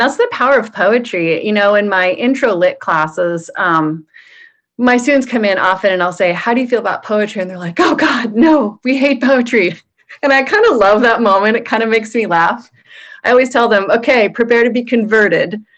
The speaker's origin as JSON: {"language": "English", "town": "Portland", "country": "United States", "tie": "born or raised there", "said": "I grew up in Portland in a little bit of a rough high school."}